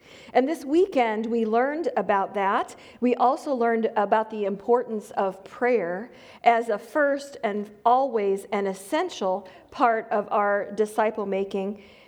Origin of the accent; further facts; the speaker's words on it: Peoria, Illinois, United States; now in Waco, United States; I'm from Waco, Texas. I don't have the y'all drawl, so maybe you can tell I'm not from Waco originally. I'm from Illinois, Peoria, Illinois, a little town about 2 hours south of Chicago.